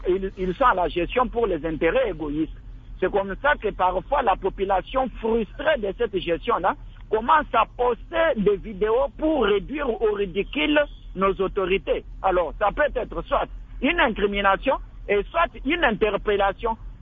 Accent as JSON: {"language": "French", "country": "DR Congo", "said": "ici, chez nous, en RDC"}